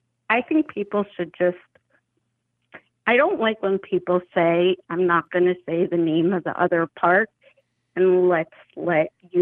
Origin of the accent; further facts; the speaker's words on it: New York City, New York, United States; Yeah. I'm from New York City.